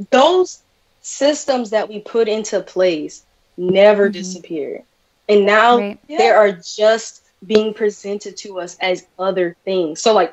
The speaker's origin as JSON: {"language": "English", "region": "Midwest", "country": "United States", "tie": "born or raised there", "said": "I grew up in the Midwest. I love me some farmers. I love being on the farm."}